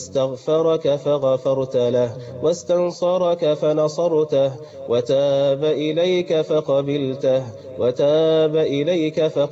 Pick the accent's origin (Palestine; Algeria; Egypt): Egypt; بلدنا مصر